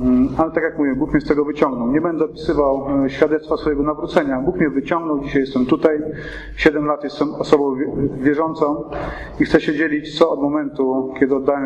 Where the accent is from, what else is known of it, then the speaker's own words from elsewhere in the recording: Warsaw, Masovian Voivodeship, Poland; Pochodzę z Warszawy, a w 2000 roku przyjechałem do Węgorzewa